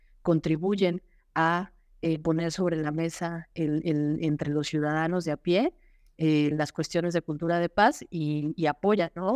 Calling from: Guadalajara, Jalisco, Mexico; les hablo desde Guadalajara, México.

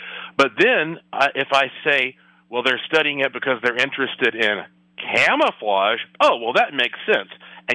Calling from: Las Vegas, Nevada, United States; And, of course, I'm joining you from Las Vegas, Nevada.

